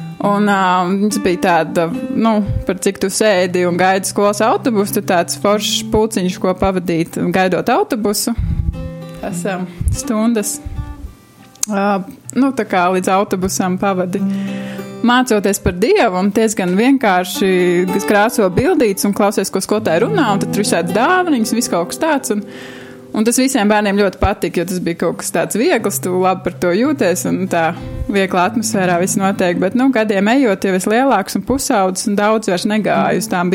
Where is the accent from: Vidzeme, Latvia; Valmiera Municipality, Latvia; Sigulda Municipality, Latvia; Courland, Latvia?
Vidzeme, Latvia; Ogre; Es nāku no Ogras. Un, jā, un tā es tur jau kā kristīga ģimene, tad svētdienas skola